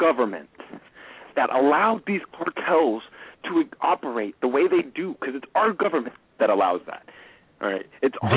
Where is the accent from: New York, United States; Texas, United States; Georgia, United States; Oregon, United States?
Texas, United States; Now, mind you, I come from a state, a border state like Arizona. All right? I come from Texas.